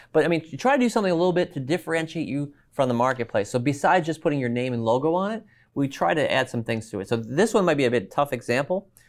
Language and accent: English; United States; I do, being an American, I like to support USA products, right?